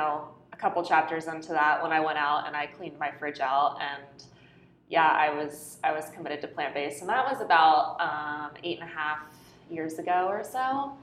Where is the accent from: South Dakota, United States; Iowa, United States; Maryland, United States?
Maryland, United States; So I grew up in Maryland, lived with my parents and my brothers. And we were very much raised a meat and potatoes family.